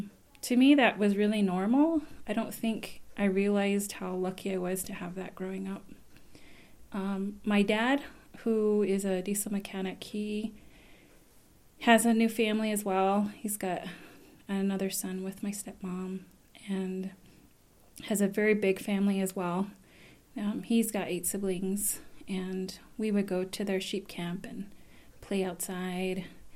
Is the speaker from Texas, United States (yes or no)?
no; Waterflow, New Mexico, United States; I grew up in Waterflow, New Mexico with my mom and my stepdad, and we have your typical blended family.